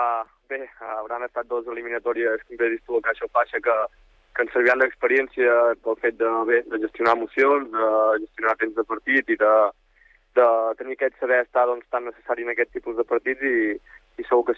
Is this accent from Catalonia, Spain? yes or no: yes; Olot, Catalonia, Spain; Soc d'Olot, visc aquí a Olot